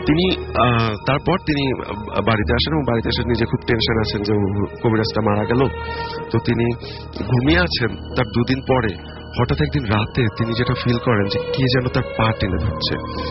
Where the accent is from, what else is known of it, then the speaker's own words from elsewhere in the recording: Baliakandi, Dhaka Division, Bangladesh; now in Dhaka, Bangladesh; আমার গ্রামের বাড়ি রাজবাড়ির বালিয়াকান্দিতে ঘটা একটি ঘটনা